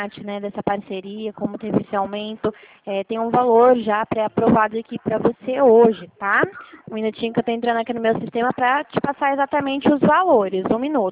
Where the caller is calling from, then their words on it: São Paulo, Brazil; eu sou aqui de São Paulo, tá?